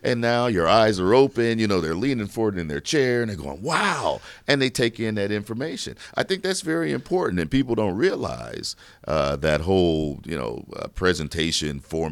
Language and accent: English; Indiana, United States; I'm originally from Indiana, so there's a small AM station back home